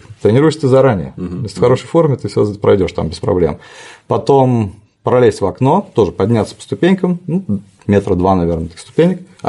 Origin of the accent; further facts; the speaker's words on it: Samara, Samara Oblast, Russia; Ну, я из Самары, мы дрались.